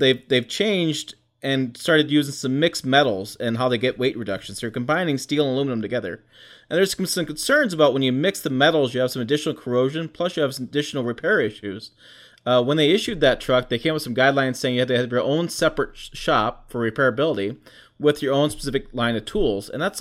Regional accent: Michigan, United States; So I grew up in Michigan, and those who know Michigan know that we have this thing called rust, and that it destroys vehicles.

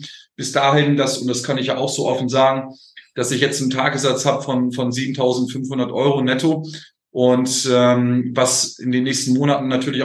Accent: Oldenburg, Lower Saxony, Germany; Weil ich komme aus Oldenburg, ja, und Oldenburg ist ja an der Nordseeküste.

